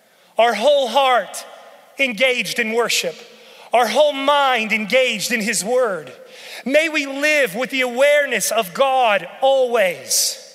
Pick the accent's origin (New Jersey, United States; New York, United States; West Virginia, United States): West Virginia, United States; I'm from West Virginia, y'all. We were poor. We took one vacation a year.